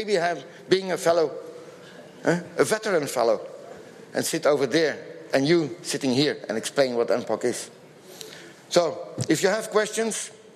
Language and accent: English; Belgium; English is a second language; I'm coming from Belgium.